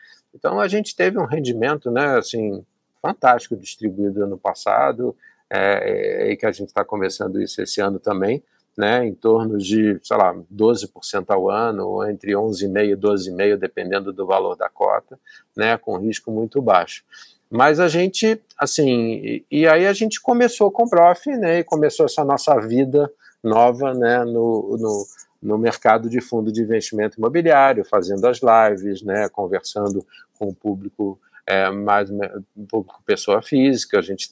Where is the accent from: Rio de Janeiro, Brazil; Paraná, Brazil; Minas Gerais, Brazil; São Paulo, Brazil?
Rio de Janeiro, Brazil; eu sou carioca, então eu sou sempre um pouco enviesado